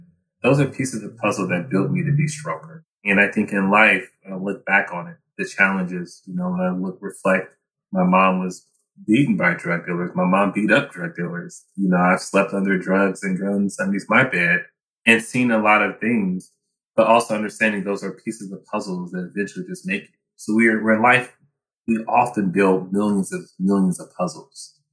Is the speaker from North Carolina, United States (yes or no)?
no; Oakland, California, United States; my older sister and I, we grew up very beginning in West Oakland, California, Acorn Projects. So basically government housing.